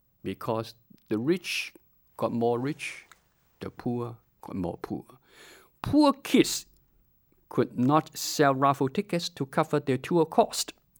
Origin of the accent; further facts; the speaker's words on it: Hong Kong; I grew up in Hong Kong at a time when Hong Kong was still a British colony.